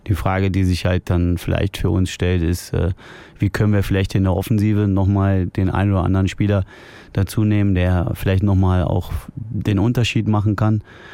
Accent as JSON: {"language": "German", "town": "Cologne", "region": "North Rhine-Westphalia", "country": "Germany", "tie": "born or raised there", "said": "1. FC Köln war halt so mein Heimatverein. Ich bin halt gebürtiger Kölner."}